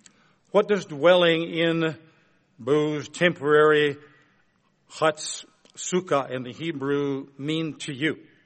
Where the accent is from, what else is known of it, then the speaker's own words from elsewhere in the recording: Minnesota, United States; I'm actually a Minnesotan, don't you know? I'm allowed to say that because I live in Moorhead, Minnesota.